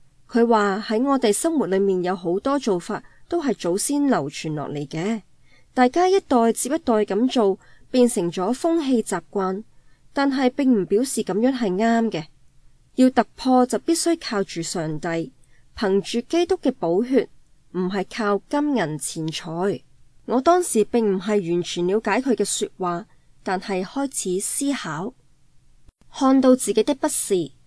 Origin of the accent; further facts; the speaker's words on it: China; 令到我呢个喺中国土生土长嘅人都渐渐感到好唔适应。